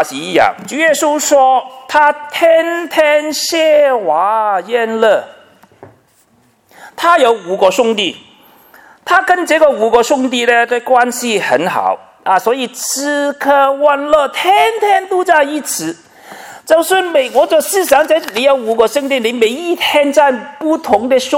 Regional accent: Hong Kong; 我们香港人叫富豪饭堂的东西去吃饭

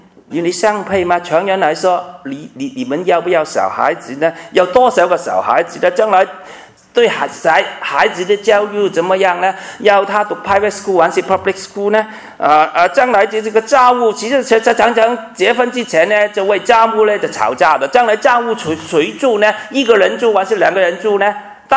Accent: Guangdong, China; first language Cantonese; Chinese is a second language; 真是我们广东话就是我们吃盐巴比你吃饭还要多，我这普通话怎么讲我不知道

